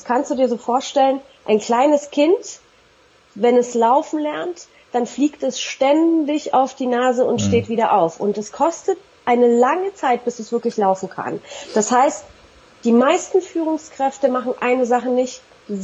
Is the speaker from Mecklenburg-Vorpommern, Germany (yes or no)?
no; Berlin, Germany; Zusätzlich bin ich in Berlin-Neukölln groß geworden, in einem Brennbezirk in Berlin.